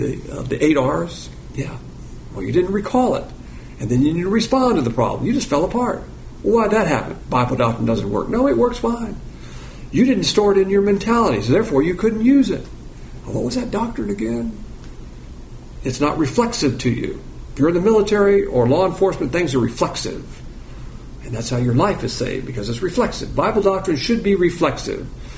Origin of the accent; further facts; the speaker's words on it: the South, United States; You might be a Yankee, and I'm a Southerner all the way.